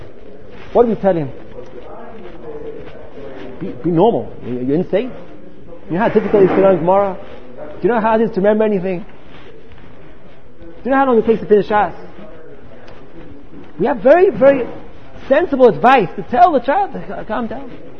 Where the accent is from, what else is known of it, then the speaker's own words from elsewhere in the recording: Manchester, North West England, United Kingdom; I come from Manchester. I was born in Manchester.